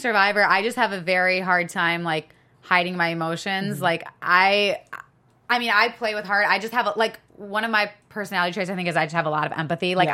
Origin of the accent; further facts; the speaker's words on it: Wisconsin, United States; Oh my God, I'm from Wisconsin.